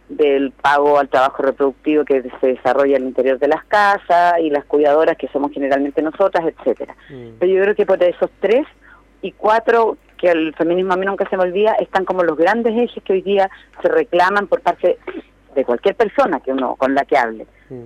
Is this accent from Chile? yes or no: yes; Chile; Está a 720 pesos más o menos el dólar en mi país.